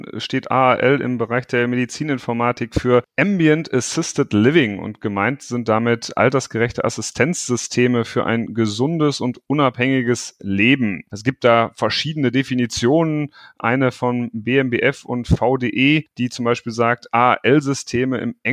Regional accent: North Rhine-Westphalia, Germany; also born or lived in Ruhr; Ich komme weg aus dem Münsterland, habe aber auch eine Zeit im Ruhrgebiet verbracht.

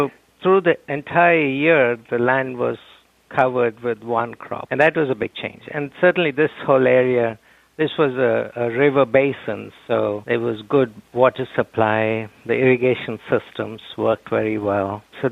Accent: South India, India; also born or lived in Rajasthan; I was born in a small village in southern India. It was a rice-growing village, and that was one of the early villages that adopted the Green Revolution rice technology in South India.

